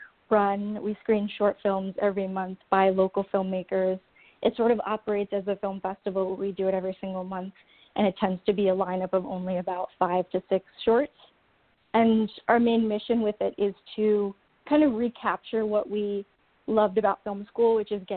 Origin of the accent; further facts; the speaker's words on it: New York, United States; Yeah, we're from New York, you know, but we don't want to just screen in New York.